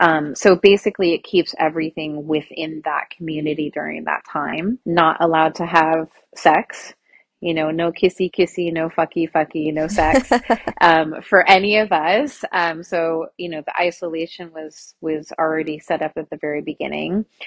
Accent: Kirkland, Washington, United States; I'm from Kirkland, Washington.

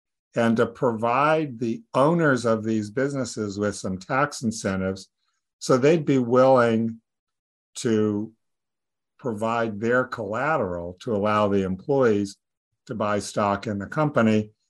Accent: Denver, Colorado, United States; also born or lived in Connecticut; So I grew up in Denver, Colorado, and my mom was a bookkeeper

